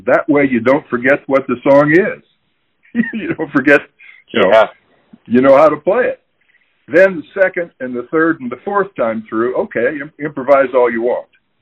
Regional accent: Kansas City, Missouri, United States; I was born in Kansas City, Missouri. I lived here most of my life, except for a year and a half or 2 years.

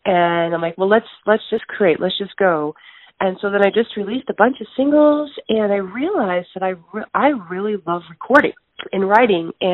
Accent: Alberta, Canada; I'm from Alberta, born and raised the province.

